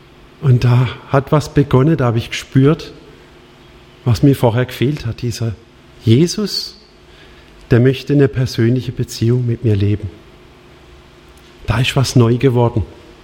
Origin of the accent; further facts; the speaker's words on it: Alfeld, Germany; Ich komme über den Berg aus Alfeld, 13 Kilometer von hier weg, manche kennen es. 1200 Einwohner, rund 1000 waren zu meiner Kindheit, Jugend katholisch.